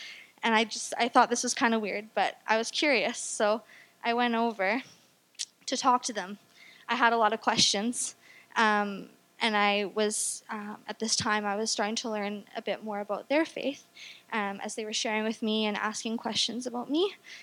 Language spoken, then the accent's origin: English; Langley, British Columbia, Canada; So I grew up in Langley, raised by my mom, Teresa.